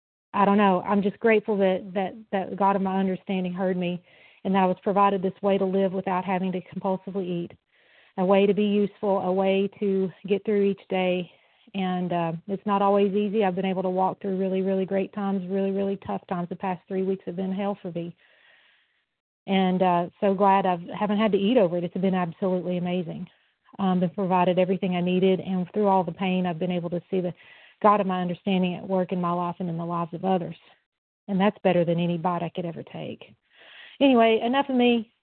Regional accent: Tennessee, United States; And I'm from Tennessee.

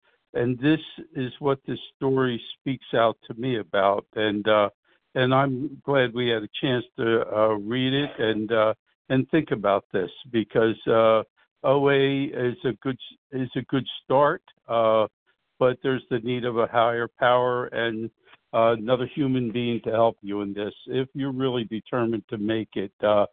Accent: New Jersey, United States; I'm from Southern New Jersey.

